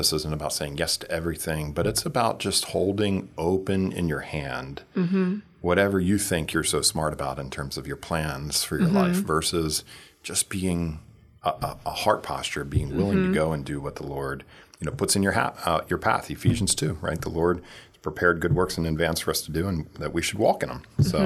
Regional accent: Delaware, United States; now in Brevard County, United States; So we're from Delaware. Oh. Born and raised. Been there many generations on both sides of our family.

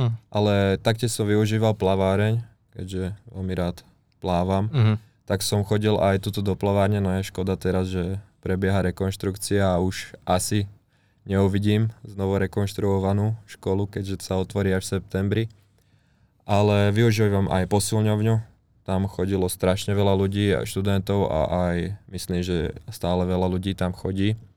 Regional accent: Skalica, Trnava Region, Slovakia; now in Trnava, Slovakia; v podstate ja som zo Skalice, zo Záhoria, ale keďže už tu bývam 5. rokom

